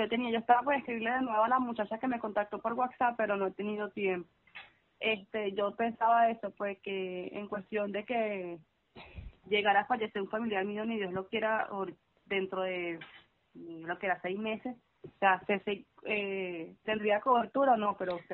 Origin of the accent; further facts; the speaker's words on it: La Guaira, Venezuela; Nosotros somos de La Guaira.